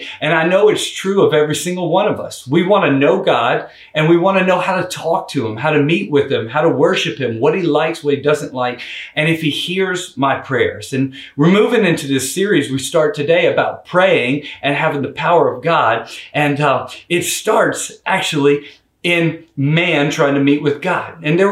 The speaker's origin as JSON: {"language": "English", "region": "Louisiana", "country": "United States", "lives_now": "Maryland, United States", "said": "you know that I'm from Louisiana and I migrated and moved up here to Maryland."}